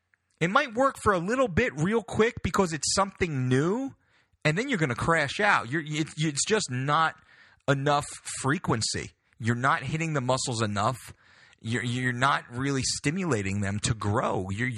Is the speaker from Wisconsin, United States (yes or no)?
no; Belmar, New Jersey, United States; He has two gyms in New Jersey, one of which is near my hometown of Belmar.